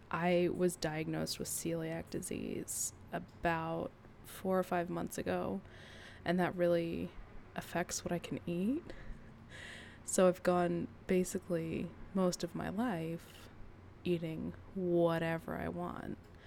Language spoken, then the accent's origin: English; San Antonio, Texas, United States; So I grew up in South Texas, San Antonio specifically